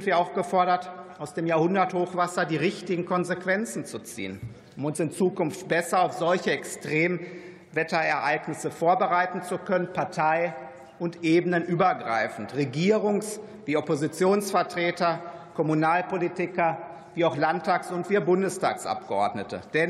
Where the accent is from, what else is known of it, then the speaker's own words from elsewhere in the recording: Hagen, North Rhine-Westphalia, Germany; traf das Hochwasser so auch meine Heimatstadt Hagen.